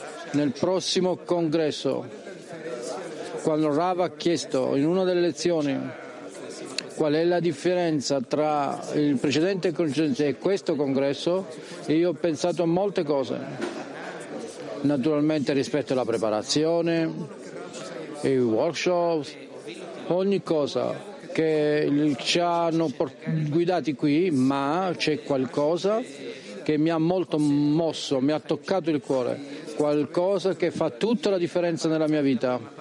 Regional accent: Argentina; Italian is a second language; moved away; Io vengo dall'Argentina

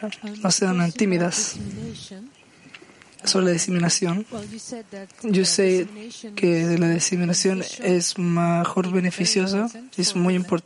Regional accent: Netherlands; Soy de Holanda

